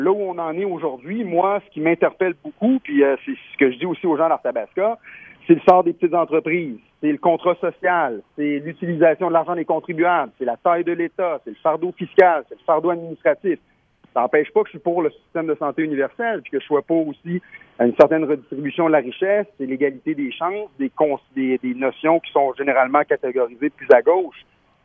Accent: Saint-Ferdinand, Quebec, Canada; born there; une conférence de presse aussi à Saint-Ferdinand. Pour moi, c'était bien important de faire ça dans mon village natal.

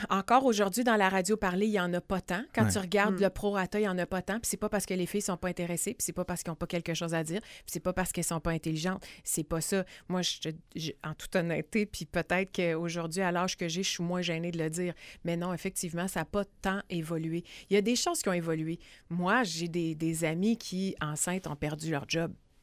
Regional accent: Sherbrooke, Quebec, Canada; now in Quebec City, Canada; je suis née à Sherbrooke, mais ma famille, mon père maintenant, mes parents étaient déménagés ici à un moment donné, mais j'ai fait toutes mes études à Sherbrooke jusqu'à ce que je m'en vienne à Québec pour étudier au CRTQ.

